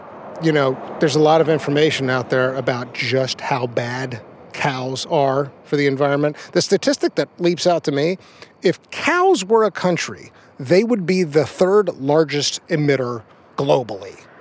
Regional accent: Texas, United States; I grew up on this stuff. I'm from Texas. Texas barbecue has, for me, always held this special place in my heart.

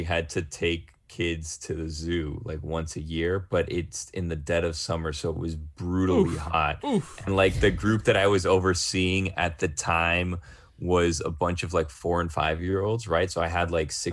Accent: Florida, United States; We grew up in Florida, right?

